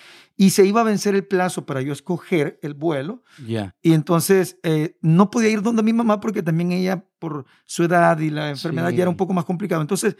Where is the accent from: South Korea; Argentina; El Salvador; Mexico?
El Salvador; Sí, es que El Salvador suena como que somos de Europa, algo así, ¿va?